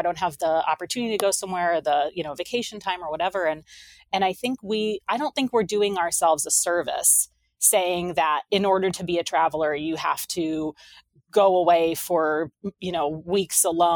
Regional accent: New Hampshire, United States; again, I mentioned I grew up in New Hampshire, and in New Hampshire, the outdoors are just all around you.

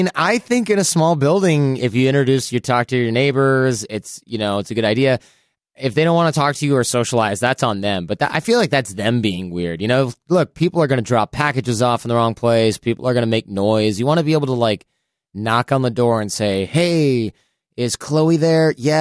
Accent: Midwest, United States; I grew up in the Midwest, right? I've lived in New York, LA.

